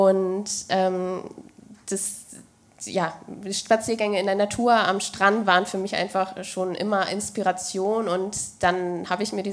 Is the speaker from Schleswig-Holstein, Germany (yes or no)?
yes; Glücksburg, Schleswig-Holstein, Germany; in dem Ort, wo ich aufgewachsen bin, in Glücksburg, gab es natürlich auch die Kurstrände